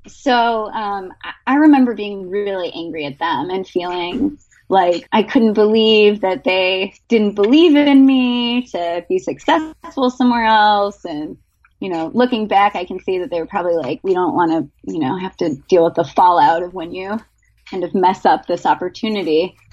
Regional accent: Beechwood, Ohio, United States; I grew up in Cleveland, Ohio, actually in a city called Beechwood, which is an eastern suburb. And I was here until high school when I went to boarding school in Maine.

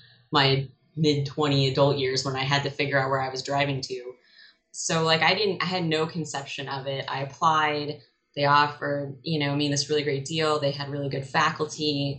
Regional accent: Fresno, California, United States; I'm from the Central Valley, from Fresno, actually. My dad's family, my dad's dad's family goes back generations, a couple generations in California.

